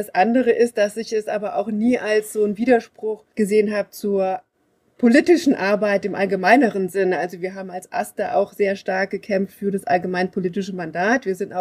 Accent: Rhineland-Palatinate, Germany; ich bin ja am Rande des Hunsrücks aufgewachsen

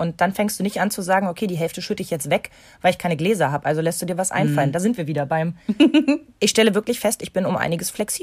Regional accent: East Germany, Germany; born there; ich bin ja noch gebürtig aus der DDR.

